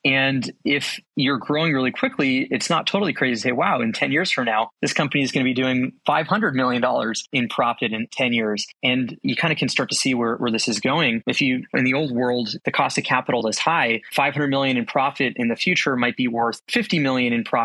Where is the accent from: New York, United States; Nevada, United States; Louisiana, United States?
Nevada, United States; Las Vegas; So I was born and raised in Las Vegas, which it was sort of a fascinating place. Like, I'm in my early 30s now, but when I was born there, I think there was like 500,000 people